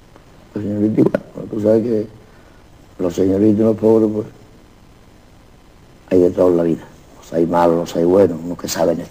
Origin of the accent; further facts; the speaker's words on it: Huelva, Andalusia, Spain; also born or lived in Madrid / New York; Yo me puedo estar en Nueva York, en Madrid, que me llevo 25 años, que tengo 2 hijos madrileños, y yo soy de aquí, soy andaluz.